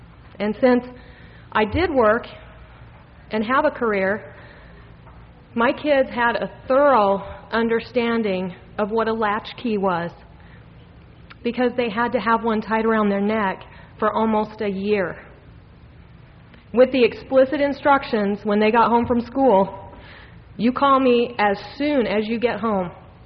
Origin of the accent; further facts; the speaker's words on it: Utah, United States; However, I was born and raised right here in Utah, as was a number of my ancestors who were polygamists.